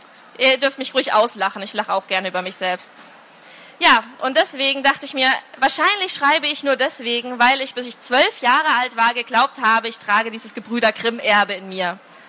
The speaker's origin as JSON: {"language": "German", "region": "Bavaria", "country": "Germany", "said": "Ich komme nämlich aus Franken und harte Laute bereiten uns wirklich Schwierigkeiten."}